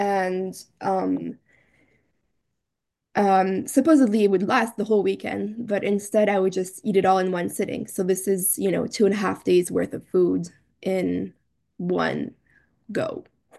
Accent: Belgium; now in Toronto, Canada; I'm a compulsive overeater. And while I am in Toronto, I am originally from Belgium.

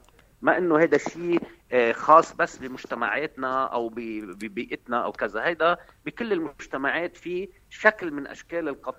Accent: Lebanon

